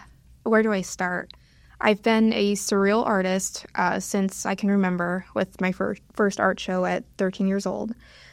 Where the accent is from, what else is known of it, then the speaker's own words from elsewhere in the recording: Connecticut, United States; That was in Connecticut. I'm from Connecticut.